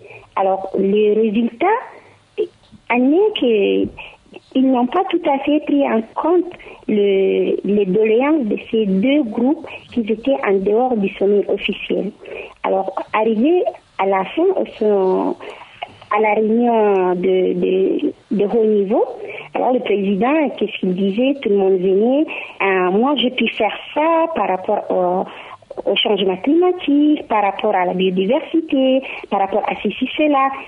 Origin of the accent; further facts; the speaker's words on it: Chad; Je suis du Tchad